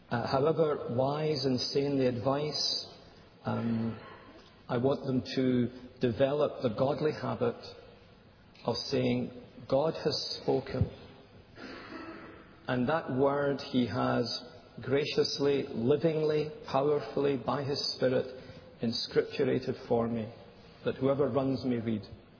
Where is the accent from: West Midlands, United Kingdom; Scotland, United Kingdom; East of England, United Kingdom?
Scotland, United Kingdom; Well, I'm Scottish. I've got no idea.